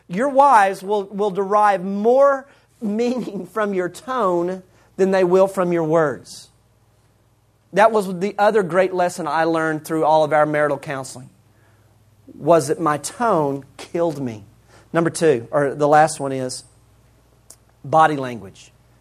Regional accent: Canyon, United States; I grew up in Canyon.

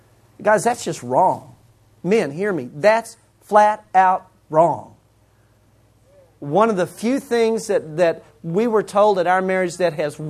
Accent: Canyon, United States; I grew up in Canyon.

